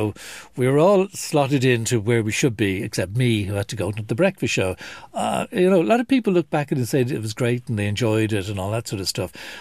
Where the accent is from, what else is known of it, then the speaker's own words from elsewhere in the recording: Dublin, Leinster, Ireland; Like, I came from Northside Dublin. As far as I was concerned, the border was at Balbriggan, Bray and Naas.